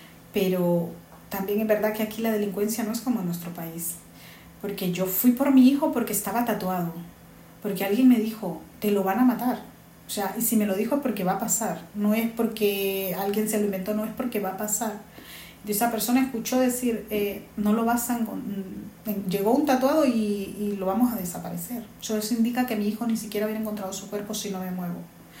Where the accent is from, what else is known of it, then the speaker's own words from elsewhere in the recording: Honduras; now in Spain; yo vengo de Honduras a España.